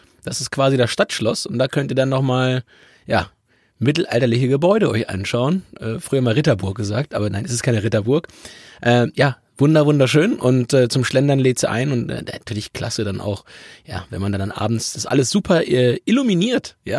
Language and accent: German; Hamburg, Germany; Es erinnert ein ganz klein bisschen für mich als Hamburger ganz müh an Stade